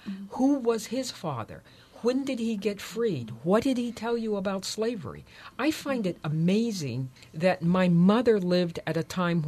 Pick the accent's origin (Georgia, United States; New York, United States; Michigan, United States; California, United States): California, United States; Sacramento; And we lived in Sacramento. I grew up in Sacramento.